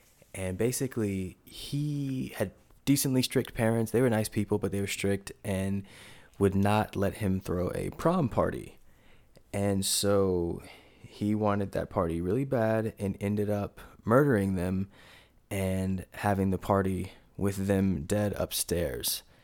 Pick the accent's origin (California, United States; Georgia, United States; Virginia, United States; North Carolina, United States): North Carolina, United States; Durham; Durham, North Carolina.